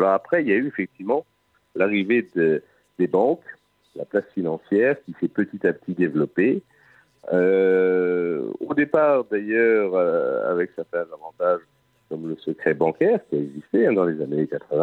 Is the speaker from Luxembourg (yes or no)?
yes; Dudelange, Esch-sur-Alzette, Luxembourg; born there; Oui, moi je suis né à Dudelan. Ma famille est originaire du sud du Luxembourg, c'est-à-dire la partie sidérurgique du Luxembourg. Oui. Et donc, je suis là-bas. Ma mère était d'Assurazette. Mon père était français, mais sa mère, à lui, était aussi d'Assurazette. Donc, parlait luxembourgeois à la maison.